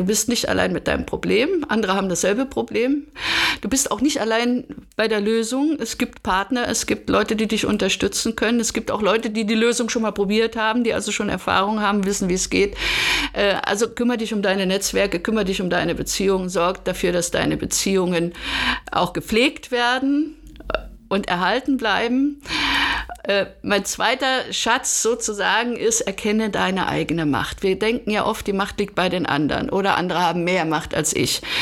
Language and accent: German; Berlin, Germany; Ich bin Berlinerin, aber ich arbeite auch europaweit. Allerdings coachen kann ich nur in Deutsch, weil da kommt es auch auf die Feinheiten der Sprache an. Und ich beherrsche keine zweite Sprache so gut wie Deutsch.